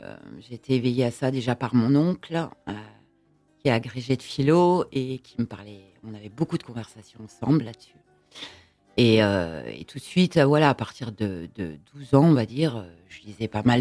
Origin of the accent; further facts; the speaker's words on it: Dijon, Bourgogne-Franche-Comté, France; also born or lived in Paris; now in Normandy, France; Non, je ne suis pas normande, à la base dijonnaise.